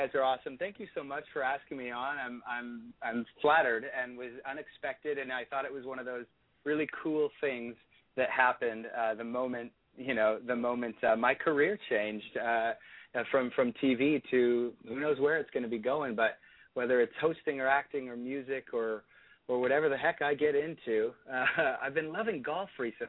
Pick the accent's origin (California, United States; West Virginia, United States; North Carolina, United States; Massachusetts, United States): California, United States; Los Angeles; I was born and raised in Los Angeles. I've only been out here for about 3 years. A west to east transition